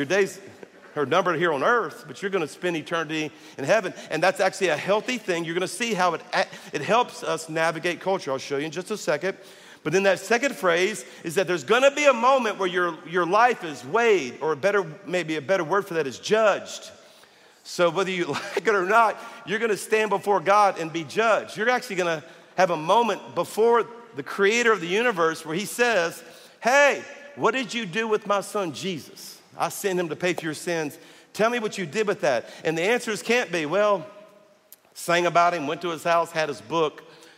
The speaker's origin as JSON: {"language": "English", "region": "Louisiana", "country": "United States", "said": "I'm from South Louisiana, and I tell Cajun stories, you know, jokes"}